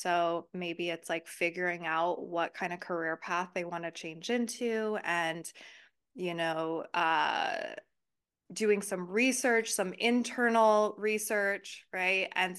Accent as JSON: {"language": "English", "country": "United States", "said": "Whereas me as an American, I remember going to Rome and being like in awe"}